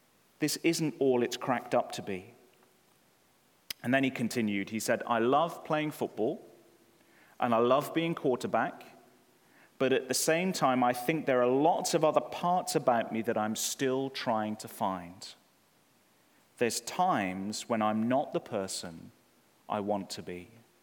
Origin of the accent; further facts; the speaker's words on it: United Kingdom; especially as a Brit abroad.